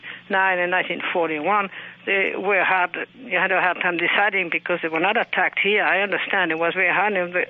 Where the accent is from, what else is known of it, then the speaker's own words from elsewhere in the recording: France; now in United States; And I lived through that war in France, which mm-hmm. is my home country. I'm mm-hmm. an American now